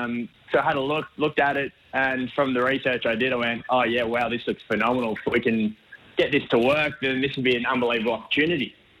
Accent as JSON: {"language": "English", "region": "northern Italy", "country": "Italy", "said": "I grew up saying Pitonet. It's what my nonno has always ingrained in me, but I'm from Northern Italy."}